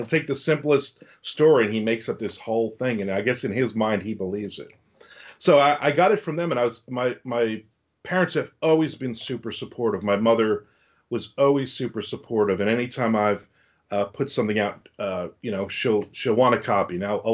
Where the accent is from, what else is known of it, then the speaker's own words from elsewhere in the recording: New Jersey, United States; I guess kind of the joke that I always say is I grew up in New Jersey. My dad's Italian